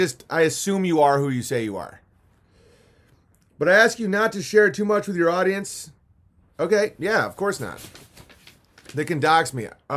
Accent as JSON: {"language": "English", "town": "Milwaukee", "region": "Wisconsin", "country": "United States", "tie": "born or raised there", "moved": "yes", "lives_now": "London, United Kingdom", "said": "I'm medically retired, youngish, living abroad in London, Stan, for family reasons. I grew up in Milwaukee, have a famous uncle."}